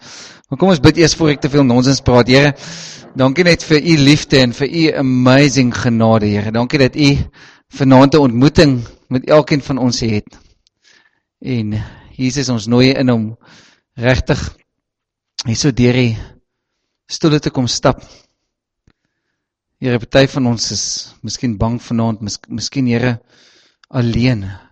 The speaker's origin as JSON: {"language": "Afrikaans", "town": "Caledon", "region": "Western Cape", "country": "South Africa", "accent": "brei", "said": "ek kom daar van Caledonse wêreld af, dis waar my brei vandaan kom"}